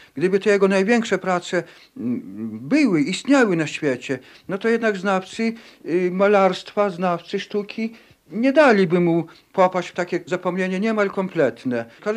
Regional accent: Tykocin, Podlaskie Voivodeship, Poland; Po wojnie II światowej w Tykocinie zamieszkałem znowu, bo jestem rodem z Tykocina.

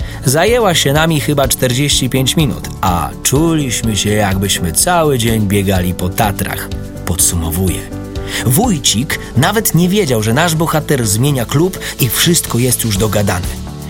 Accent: Białystok, Podlaskie Voivodeship, Poland; Białystok to moje rodzinne miasto i w tym klubie nauczyłem się grać w piłkę.

